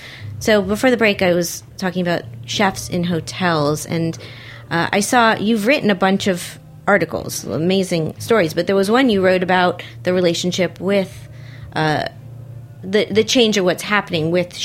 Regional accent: Miami, Florida, United States; because I am from Miami, that seems to be the structure.

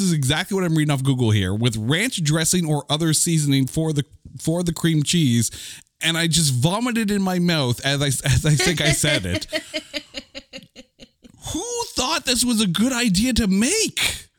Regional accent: Canada; Because I'm Canadian.

